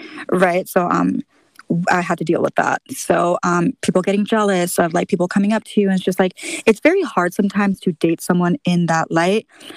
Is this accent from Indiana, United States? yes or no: no; San Diego, California, United States; growing up in San Diego, I grew up partying 16 and it kind of just bled into my 20s.